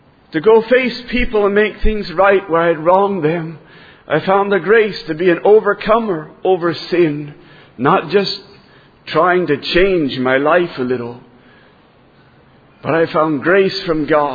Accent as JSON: {"language": "English", "region": "Ohio", "country": "United States", "said": "from Ohio."}